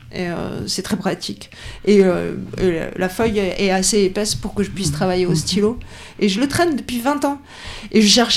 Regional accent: Perpignan, Occitanie, France; born there; moi, je suis née à Perpignan, à côté du quartier gitan qui s'appelle Saint-Jacques.

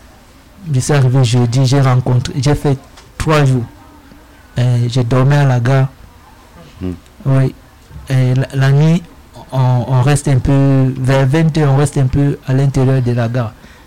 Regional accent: Cameroon; Moi, je viens du Cameroun.

